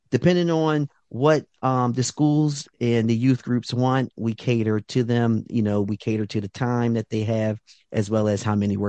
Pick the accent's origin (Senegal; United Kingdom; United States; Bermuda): United States; Philadelphia, Pennsylvania; we grew up in North Philadelphia. For those that might know, we grew up in a 3-bedroom, 1-bath row home.